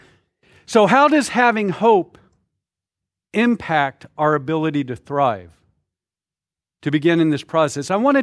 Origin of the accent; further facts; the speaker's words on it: Washington, United States; Maybe because we're from Washington. I took the R out, by the way. Washington.